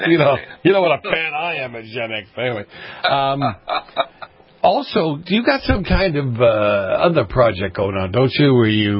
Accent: Boston, Massachusetts, United States; born or raised there

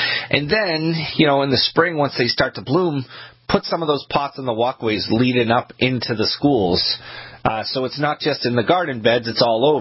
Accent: Kennebunk, Maine, United States; I'm from Kennebunk originally

